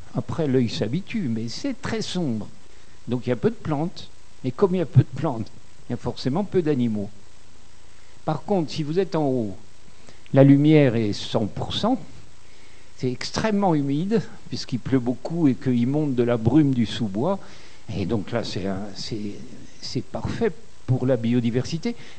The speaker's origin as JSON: {"language": "French", "region": "the Midi", "country": "France", "said": "Chez moi, dans le Midi, il y a une technique sur les oliviers."}